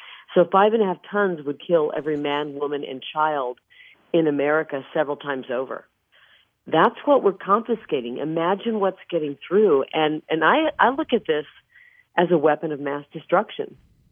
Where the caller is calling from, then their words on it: Arizona, United States; The sun is up, but I am calling from Arizona, and it's about 5:20.